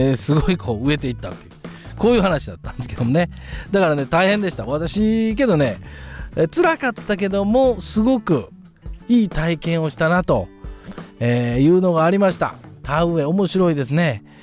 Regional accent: Kansai, Japan; 私ね関西からね、出身関西なんで

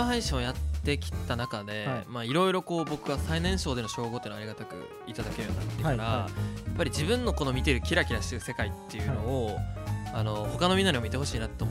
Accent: Hokkaido, Japan; now in Tokyo, Japan; 北海道出身の東京に上京してからですね、大体1年ちょうど1年ぐらいですかね、今日でちょうど1年

